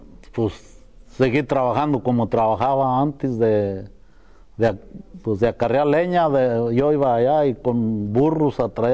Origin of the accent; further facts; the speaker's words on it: Mexico; moved away; Pero esa ya me la mandaron a México, yo ya estaba allá en mi tierra.